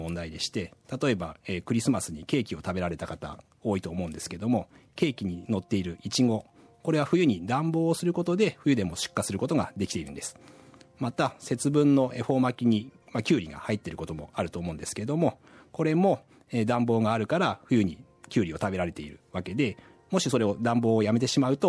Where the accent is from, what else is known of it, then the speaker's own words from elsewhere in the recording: Kanazawa, Ishikawa, Japan; 出身は石川県の金沢ですね。雪国育ちなのでやっぱり冬は雪が降らないと冬って感じがしないんですよね。